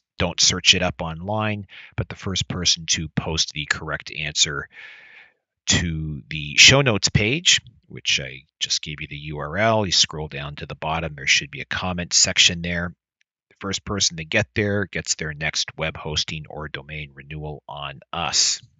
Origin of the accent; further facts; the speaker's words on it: Canada; because I'm Canadian.